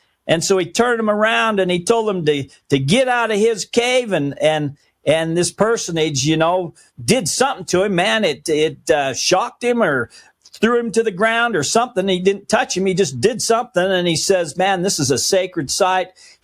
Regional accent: Utah, United States; and I'm from Utah. But at the time, I was working in Wyoming.

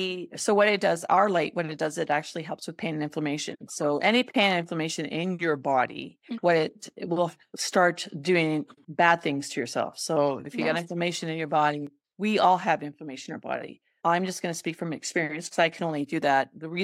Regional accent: Canada; And I'm from Canada.

